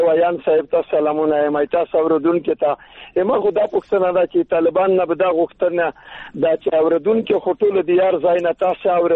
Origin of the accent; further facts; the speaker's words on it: Afghanistan; now in Pakistan; لودین صاحب زه په پاکستان کې هم د افغان مهاجر یم ای څلور څلوښت کاله زه په پاکستان کې مهاجر يم